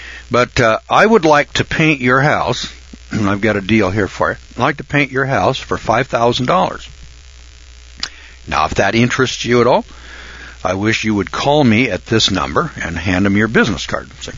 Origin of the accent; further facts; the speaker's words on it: Boise, Idaho, United States; You know, I was from Boise, Idaho. It rains up there 2-3 times a year, you know.